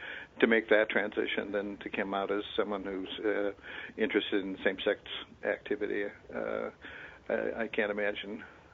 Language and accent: English; Nebraska, United States; The other issue related to that is I grew up in Nebraska. I was born in '43, so it was quite a different time in our history as well.